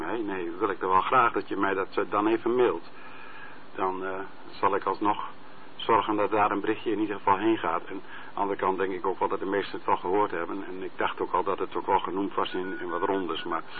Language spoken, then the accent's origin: Dutch; Assen, Drenthe, Netherlands; born there; ik ben wel Noordeling. Zelfs ik ben in Assen geboren